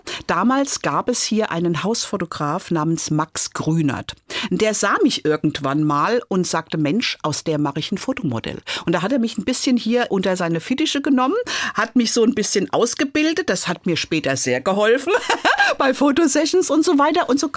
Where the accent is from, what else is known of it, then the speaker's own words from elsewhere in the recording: Frankfurt, Hesse, Germany; Also ich bin in Frankfurt gegenüber vom Hauptfriedhof groß geworden, die ersten 6 Jahre.